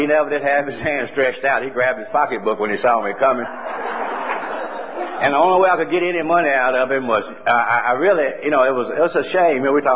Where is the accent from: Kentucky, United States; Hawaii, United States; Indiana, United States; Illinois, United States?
Kentucky, United States; Louisville; born there; I was born in Louisville, Kentucky, and I came from a very poor family.